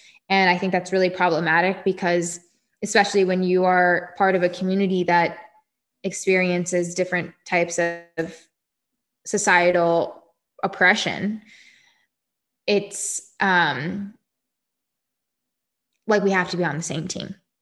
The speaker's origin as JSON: {"language": "English", "town": "La Plata", "region": "Maryland", "country": "United States", "tie": "born or raised there", "also_born_or_lived": "West Virginia / Alabama", "said": "I was born in West Virginia, lived there for 8 days, lived in Alabama for a couple of years, and grew up in Southern Maryland. So I actually grew up in La Plata, Maryland until I was 14 years old."}